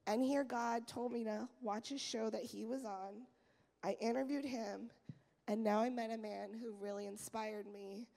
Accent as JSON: {"language": "English", "region": "Arizona", "country": "United States", "said": "I'm from Arizona. Our election was stolen"}